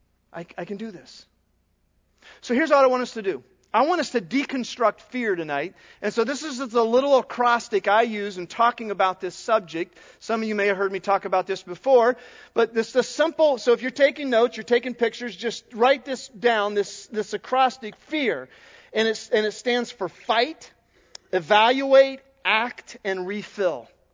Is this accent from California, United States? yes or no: no; Ohio, United States; When I was a senior in high school, I was coming over Statens Bridge Road in my hometown, and it was September 17th, 1979, and there had been a severe flood in our area, and Muskingum River was flooded over its banks.